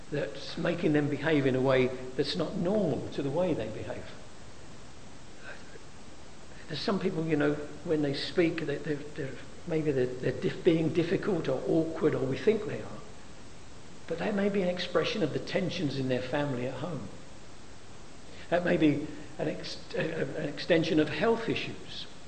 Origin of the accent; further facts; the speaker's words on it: London, United Kingdom; I came from East London, from Poplar. I grew up in poverty, not abject poverty, but I grew up in poverty, in three rooms in a terraced house with another family upstairs.